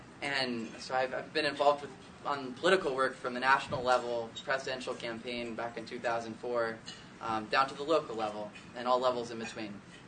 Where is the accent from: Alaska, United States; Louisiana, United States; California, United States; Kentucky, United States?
Alaska, United States; Sitka; And I was born and raised here in Sitka. This is my home.